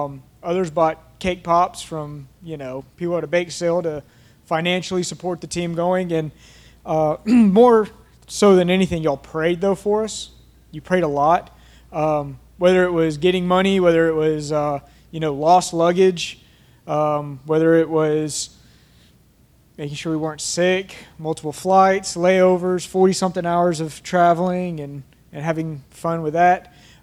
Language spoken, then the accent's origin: English; Georgia, United States; I was raised in the Bible Belt here in Georgia, lived here my whole life, all right?